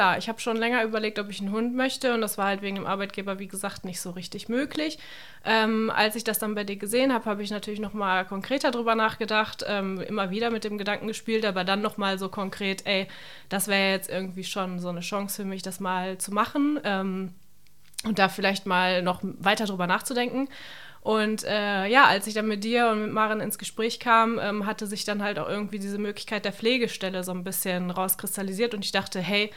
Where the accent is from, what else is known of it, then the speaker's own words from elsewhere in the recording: Bielefeld, North Rhine-Westphalia, Germany; ich komme aus Bielefeld, wie du schon gesagt hast. Und ich bin 31 Jahre alt